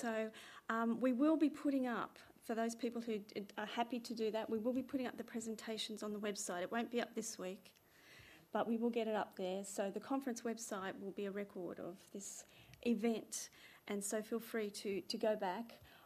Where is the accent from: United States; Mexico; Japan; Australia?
Australia; We are obviously Australian, and to organise this conference from the other side of the world is logistically quite interesting to do.